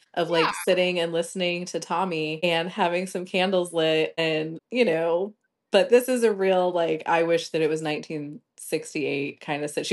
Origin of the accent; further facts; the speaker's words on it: Colorado, United States; I'm from Colorado. I lived there for a long time.